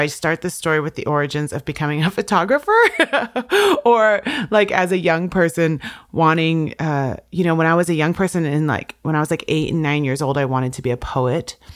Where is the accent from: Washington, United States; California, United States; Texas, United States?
Washington, United States; I'm from the Swinomish and Tulalip tribes